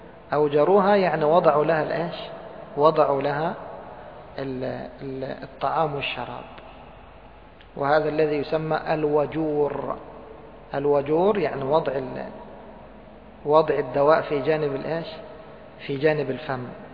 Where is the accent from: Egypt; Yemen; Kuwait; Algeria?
Egypt; ممكن تكون مثل البلاصة عندنا في مصر.